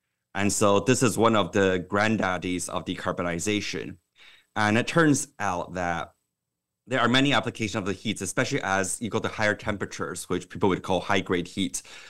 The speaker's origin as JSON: {"language": "English", "country": "Taiwan", "tie": "born or raised there", "also_born_or_lived": "Scotland / South Korea", "moved": "yes", "lives_now": "United States", "said": "I've been in the U.S. 20 years, but the first half of my life I spent overseas. I was born in Taiwan, grew up there, and in Scotland, and also in Korea."}